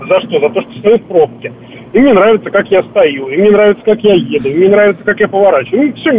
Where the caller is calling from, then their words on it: Krasnogorsk, Moscow Oblast, Russia; я из Красногорска. Я житель ЖК «Тетрис», он находится ровно в Павшино